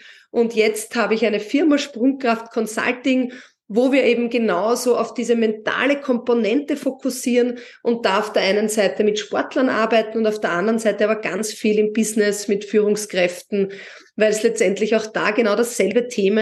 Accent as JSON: {"language": "German", "region": "Vienna", "country": "Austria", "tie": "born there", "said": "ich bin in Wien geboren und lebe jetzt am Rand von Wien in Biesenberg."}